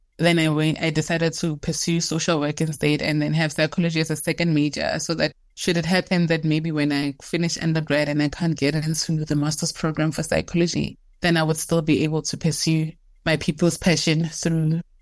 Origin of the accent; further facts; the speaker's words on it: Atteridgeville, Gauteng, South Africa; I'm from Atteridgeville, a township in Pretoria. I grew up with my siblings. I have three siblings. I'm second of four. We are two girls and two boys, and both parents.